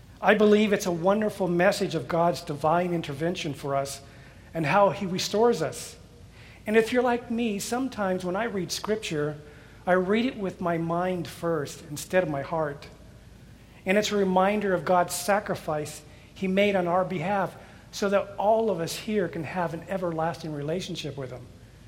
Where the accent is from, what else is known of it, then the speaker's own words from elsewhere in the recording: Thousand Oaks, California, United States; You know, growing up in Thousand Oaks, there were only a few things that I could do during the summer months.